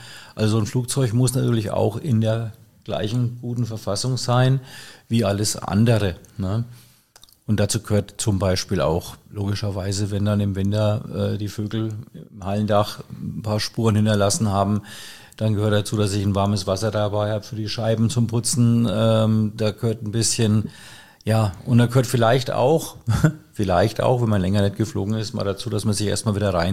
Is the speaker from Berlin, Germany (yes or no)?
no; Bavaria, Germany; aber das ist der Franke ja gewohnt.